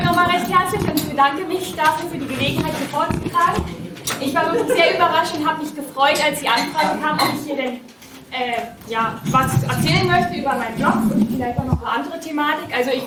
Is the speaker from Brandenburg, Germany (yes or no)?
yes; Eisenhüttenstadt, Brandenburg, Germany; Ich komme nämlich aus Eisenhüttenstadt.